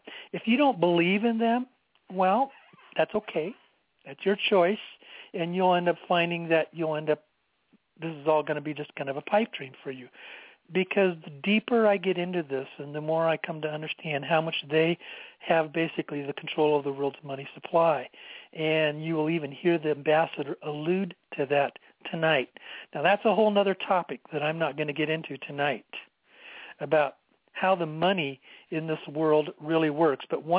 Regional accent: Sedona, Arizona, United States; it was filmed here in Sedona, my hometown where I live.

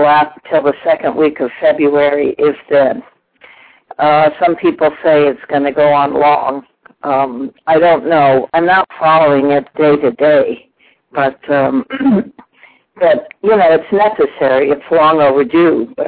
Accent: Texas, United States; It was based on my family growing up in Texas. And I did it about 3 generations of Texas women.

